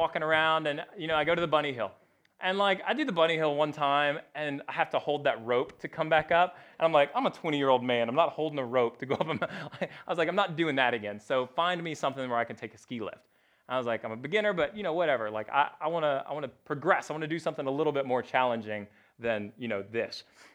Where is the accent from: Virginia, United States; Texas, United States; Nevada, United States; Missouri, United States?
Texas, United States; moved away as an adult; now in North Carolina, United States; I was born in Texas. I spent 18 years there before finally moving here. I love North Carolina, but I am a Texan. Any Texan is always a Texan.